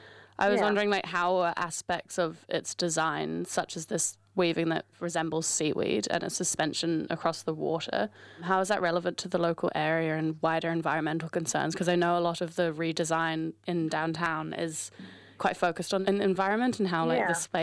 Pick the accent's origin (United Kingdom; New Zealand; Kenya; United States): New Zealand; Wellington; now in Auckland, New Zealand; Myself, I'm from Wellington, coming from a place that has such an amazing waterfront. I really missed that coming up to Auckland